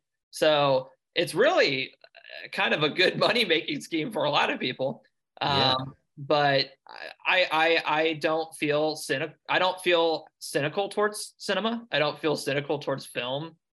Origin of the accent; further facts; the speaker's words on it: Cincinnati, Ohio, United States; I'm from Ohio, Cincinnati, Ohio. And like a little suburb outside of Cincinnati, Ohio. And I've kind of just been an Ohio kid, I guess, my whole life.